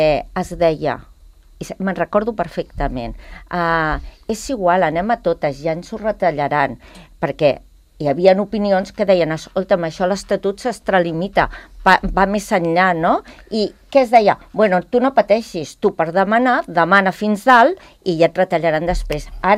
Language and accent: Catalan; Catalonia, Spain; jo com a catalana sento molta tristesa